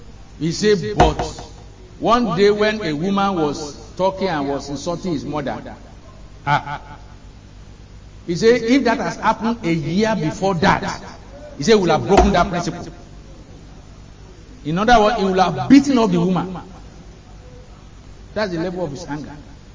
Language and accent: English; Osun, Nigeria; I'm from Ijesha place.